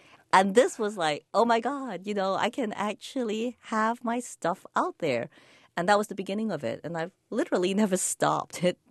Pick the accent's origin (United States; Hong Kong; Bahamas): Hong Kong; But of course, growing up in Hong Kong, Cantonese almost became a second language as well.